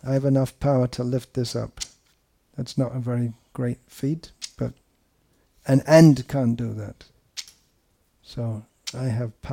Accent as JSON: {"language": "English", "region": "England", "country": "United Kingdom", "said": "I have an excuse. I'm from England."}